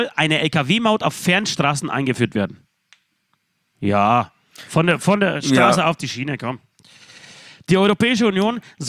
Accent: Poland; born there; moved away; meinem Geburtsland Polen

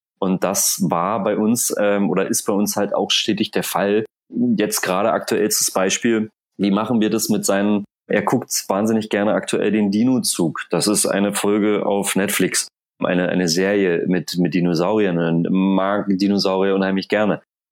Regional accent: Tangerhütte, Saxony-Anhalt, Germany; born or raised there

